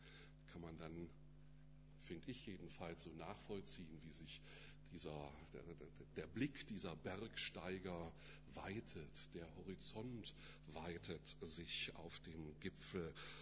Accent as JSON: {"language": "German", "region": "Baden-Württemberg", "country": "Germany", "tie": "born or raised there", "lives_now": "Northern Germany", "said": "Dort, wo ich aufgewachsen bin, waren die Alpen zumindest bei schönem Wetter in Sichtweite. Wir haben in unserer Stadt einen Hausberg, der Hohentwiel."}